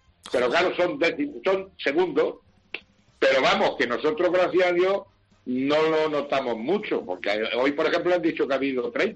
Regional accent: Tenerife, Canary Islands, Spain; moved away as an adult; now in Granada, Spain; Yo vengo de Tenerife.

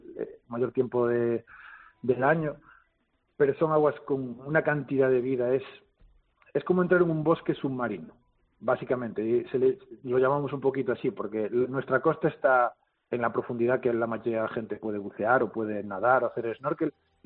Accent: Louro, Galicia, Spain; Como creo que para mucha gente de Louro, de mi pueblo, casi somos los de Louro, como somos muy de nuestro pueblo.

